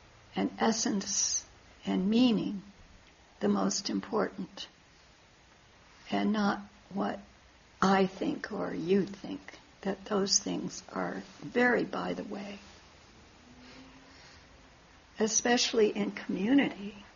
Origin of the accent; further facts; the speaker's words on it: Missouri, United States; I came from Missouri. There are different flowers here.